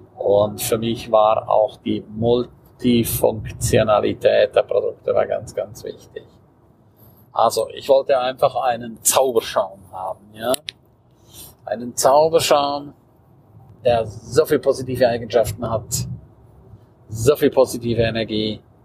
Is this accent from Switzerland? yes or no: yes; Graubünden, Switzerland; first language Romansh; German is a second language; Rätoromanisch ist meine Muttersprache. Es wird nur im Kanton Graubünden gesprochen und da nur in einigen Tälern.